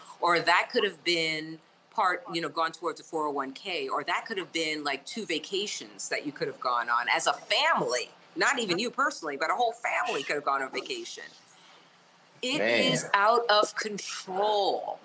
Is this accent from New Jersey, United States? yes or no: yes; New Jersey, United States; born there; So I was born in New Jersey. My parents are from, you know, from basically the Northeast, from New Jersey, and also from the Philadelphia area.